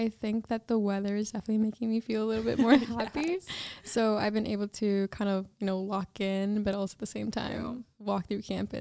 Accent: Maryland, United States; I was so worried, especially because I'm from Maryland, right? So I'm so far away from home. I never have been this far away ever in my whole entire life.

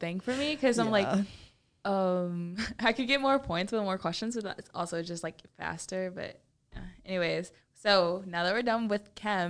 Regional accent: Houston, Texas, United States; English is a second language

